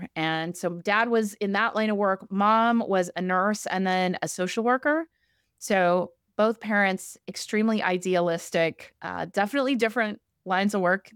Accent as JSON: {"language": "English", "town": "Kansas City", "region": "Kansas", "country": "United States", "tie": "born or raised there", "said": "So I grew up in Kansas City area. So I grew up actually on this 300-acre plot of prairie."}